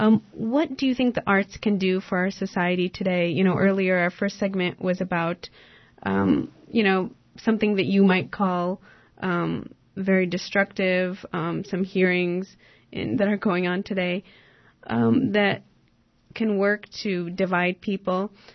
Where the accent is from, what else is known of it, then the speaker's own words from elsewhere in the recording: West Coast, United States; I'm from the West Coast, and sometimes we have fires that go through the mountains